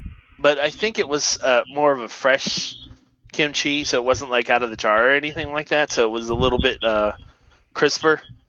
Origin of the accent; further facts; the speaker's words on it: Pennsylvania, United States; And I know a lot of people think it's gross, but, you know, hey, I grew up in Pennsylvania, so I had to eat it.